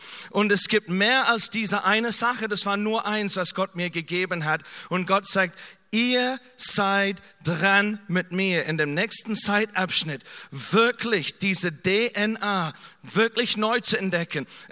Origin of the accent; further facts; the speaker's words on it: Kansas City, Missouri, United States; German is a second language; now in Germany; Erstens, also mein alte Heimat, Kansas City